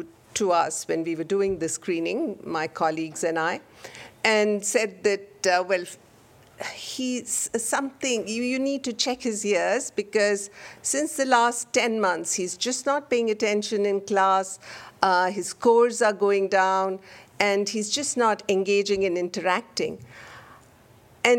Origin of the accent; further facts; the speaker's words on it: India; I can tell you from having worked for a couple of decades in my home country in India before I joined WHO that I have seen at first hand the impact of these interventions.